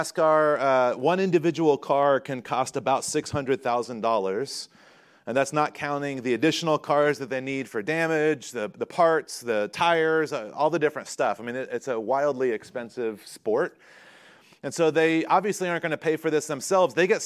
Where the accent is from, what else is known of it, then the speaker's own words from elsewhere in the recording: North Carolina, United States; I grew up in North Carolina.